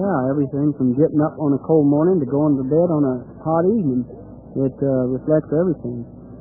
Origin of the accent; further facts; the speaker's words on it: Nevada, United States; I'm from Elko County, Nevada, and I'm in the cow ranching business and always have been. So I grew up on the ranch